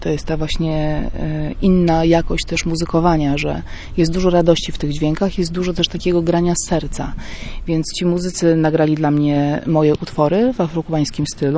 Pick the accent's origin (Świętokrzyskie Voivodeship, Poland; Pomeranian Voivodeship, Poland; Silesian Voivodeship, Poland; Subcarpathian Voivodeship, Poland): Pomeranian Voivodeship, Poland; Gdynia; now in Warsaw, Poland; Jestem gdynianką, jestem.